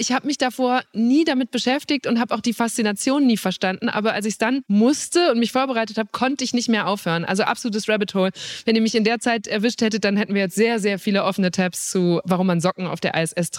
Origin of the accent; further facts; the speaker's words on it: Borken, North Rhine-Westphalia, Germany; ich komme aus Borken im Münsterland, einer Stadt, die quasi nur aus Kreisverkehren besteht.